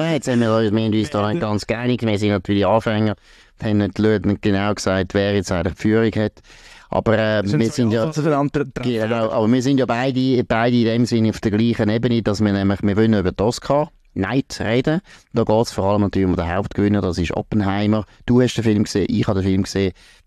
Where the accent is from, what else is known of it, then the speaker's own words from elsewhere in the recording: Switzerland; Das geht uns als Schweizer auch nichts an.